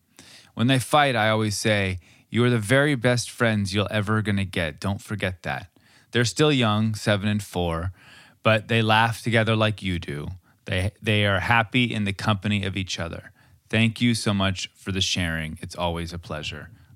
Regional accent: Portugal; I'm 40 years old and I'm from Portugal.

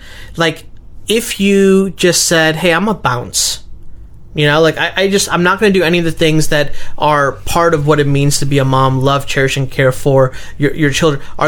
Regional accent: Chicago, Illinois, United States; I grew up in Chicago in the hood

